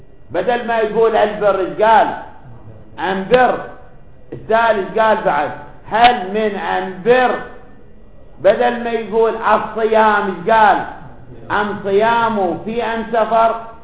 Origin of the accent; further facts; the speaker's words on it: Iraq; accent: Iraqi; بلهجتنا العامية العراقية